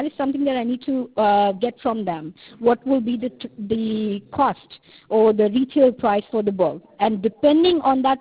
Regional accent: South Africa; English is a second language; English is my second language. And, yeah, you can say that they have accent too. I'm from South Africa.

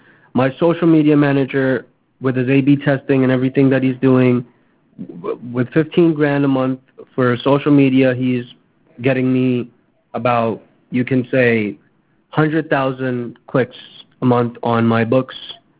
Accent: Pakistan; I'm a Pakistani Christian.

